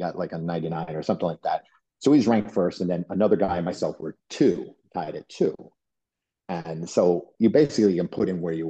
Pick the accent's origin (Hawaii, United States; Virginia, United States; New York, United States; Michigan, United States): New York, United States; Wappingers Falls; So I ended up coming right back to where I'm born and raised in Wapinders Falls, New York.